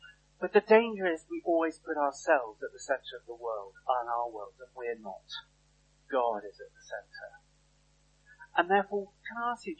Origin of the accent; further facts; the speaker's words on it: United Kingdom; Now, as British, in the British culture, many of us, I don't know again, but I'll make the assumption most of us are, we're not always very good with our feelings.